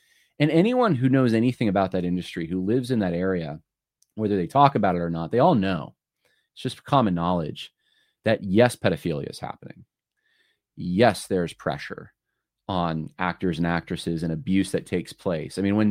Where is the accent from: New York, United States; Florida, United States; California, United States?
California, United States; born there; My family, both sides, my grandparents, they lived in California. I was born in California.